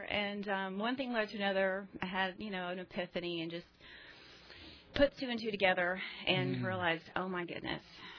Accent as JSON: {"language": "English", "town": "Greenville", "region": "South Carolina", "country": "United States", "tie": "born or raised there", "said": "I grew up in the Greenville area and went to a Christian school, a wonderful Christian school, Southside Christian."}